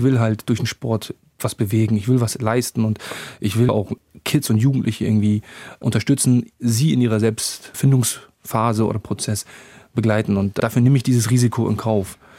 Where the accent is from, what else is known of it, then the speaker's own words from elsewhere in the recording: Afghanistan; now in Germany; Ich habe selbst eine Fluchtgeschichte, eine Vergangenheit. Ich weiß zum Beispiel, was mir jetzt mein Heimatland bedeutet. Und glauben Sie mir, wenn ich die Möglichkeit hätte, wenn die Sicherheit da wäre, würde ich in Afghanistan leben.